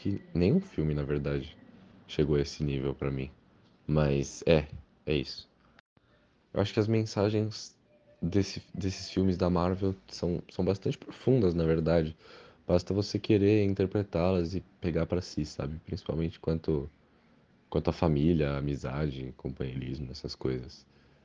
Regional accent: São Paulo, Brazil; eu tenho 19 anos, eu sou de São Paulo e eu sou aluno da faculdade Casper Libero e eu curso jornalismo.

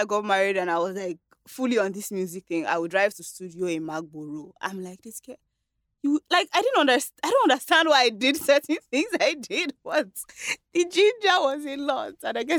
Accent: United Kingdom; So I'm British.

